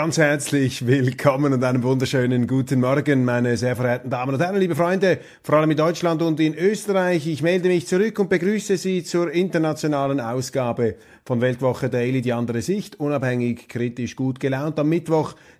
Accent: Switzerland; Und als Schweizer hat man da gelegentlich gut reden, hinter den sieben Bergen. Wir haben da die relative Beschaulichkeit unserer Alpenanarchie.

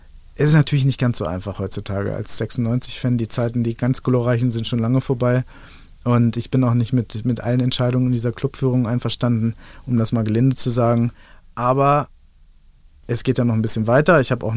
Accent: Peine, Lower Saxony, Germany; also born or lived in Helmstedt; ich bin Niedersachsen, wie du sagst. Bei mir gibt es das, ich bin in der Nähe, in Helmstedt geboren, aber in der Nähe von Peine aufgewachsen.

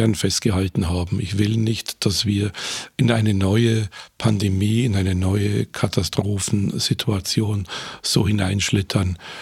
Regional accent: Nittenau, Bavaria, Germany; als ich in meinem Heimatort in Nittenau in der Oberpfalz mich mit Cousins und Cousinen getroffen habe

